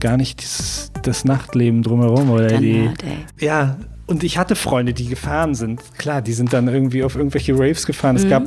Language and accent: German; Graal-Müritz, Mecklenburg-Vorpommern, Germany; also born or lived in Greifswald; Ich komme aus Graumüritz.